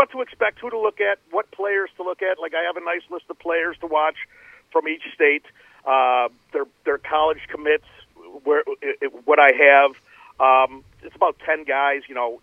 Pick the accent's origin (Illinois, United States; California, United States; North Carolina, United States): Illinois, United States; Chicago; now in Carmel, United States; I'm originally from Chicago. So I covered the Midwest from a Chicago aspect. Now I'm in Carmel, Indiana.